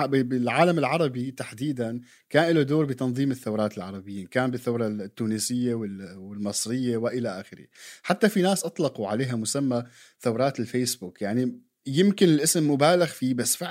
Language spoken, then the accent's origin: Arabic; Syria; وهذيك الفتره كانت صعبه جدا علينا يعني كسوريين